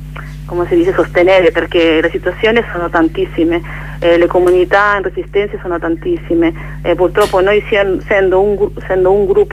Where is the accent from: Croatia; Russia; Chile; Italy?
Chile; io particolarmente perché io sono cilena